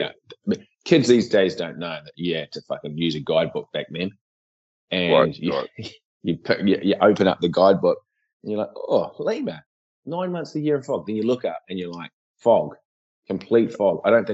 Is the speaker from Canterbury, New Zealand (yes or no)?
yes; Christchurch, Canterbury, New Zealand; because obviously we grew up in Christchurch, which was, you know, smog.